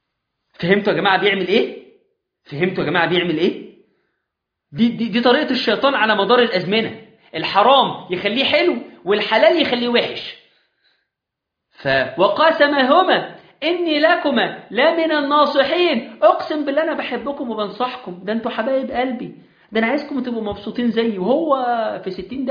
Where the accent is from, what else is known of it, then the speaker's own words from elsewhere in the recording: Egypt; إحنا كمصريين